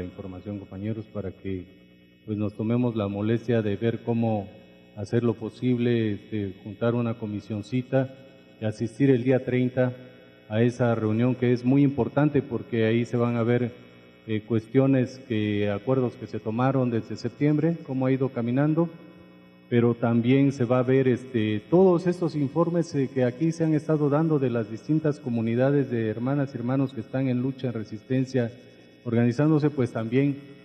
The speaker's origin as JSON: {"language": "Spanish", "region": "Oaxaca", "country": "Mexico", "tie": "born or raised there", "said": "soy originario del Istmo de Tehuantepec, Vinizá, Zapoteco."}